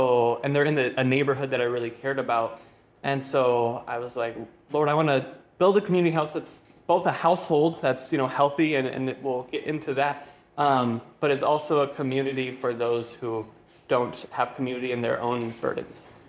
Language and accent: English; Phoenix, Arizona, United States; I grew up in Phoenix, Arizona desert, you know?